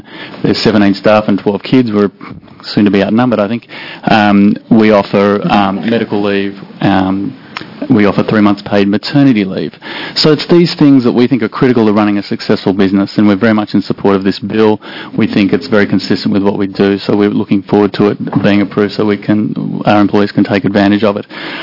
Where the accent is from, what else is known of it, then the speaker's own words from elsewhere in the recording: Australia; moved away as an adult; now in United States; I'm an Australian. My wife's a Canadian. We moved to the US and proactively chose Oregon to launch our business 4 years ago